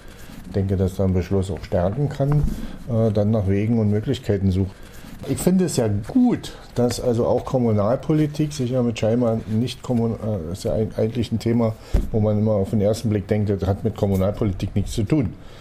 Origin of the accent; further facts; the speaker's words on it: East Germany, Germany; ich komme ja aus der DDR